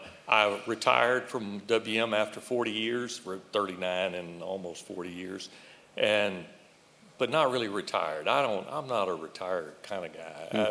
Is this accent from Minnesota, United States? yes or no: no; Houston, Texas, United States; Renee and I grew up in Houston.